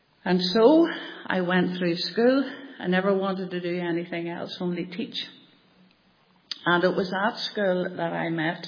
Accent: Rathfriland, Northern Ireland, United Kingdom; now in Randalstown, United Kingdom; But I'm not originally from Randallstown. I'm originally from Rathfryland, I'm sure people don't know.

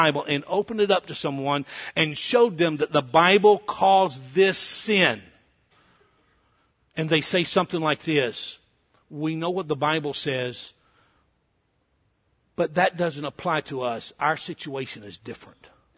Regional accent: Kentucky, United States; born there; Now, I was born in Kentucky. My dad was raised in eastern Kentucky.

